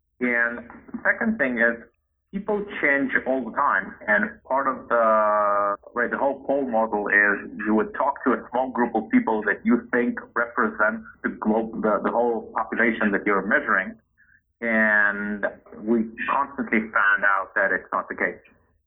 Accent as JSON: {"language": "English", "country": "Israel", "said": "I come from Israel, so we have some interesting debates with pollsters in Israel"}